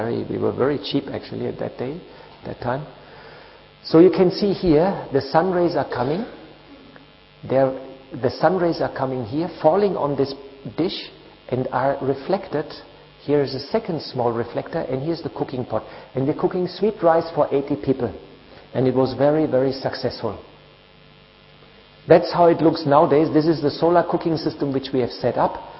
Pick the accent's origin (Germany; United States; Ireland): Germany; English is a second language; moved away as an adult; now in India; Because I came from Germany, and I was a very straight person, and a yes was a yes and a no was a no.